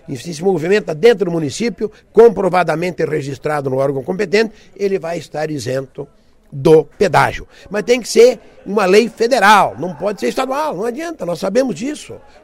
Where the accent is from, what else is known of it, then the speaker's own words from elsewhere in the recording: Caçador, Santa Catarina, Brazil; a exemplo da minha terra, que é Caçador.